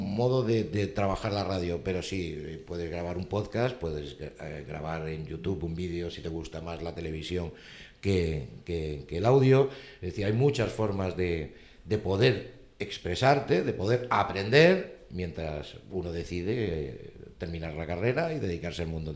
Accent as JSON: {"language": "Spanish", "town": "Malaga", "region": "Andalusia", "country": "Spain", "said": "Siempre he simpatizado con el Real Madrid, con el Málaga, pues yo soy de Málaga, aunque no lo parezca."}